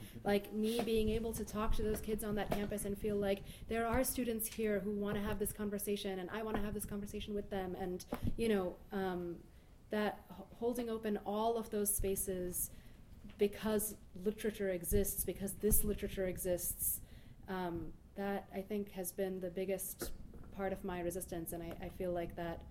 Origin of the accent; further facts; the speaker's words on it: New York, United States; now in Nashville, United States; I'm from New York, but I just recently started teaching creative writing at Vanderbilt University, so I now live in Nashville.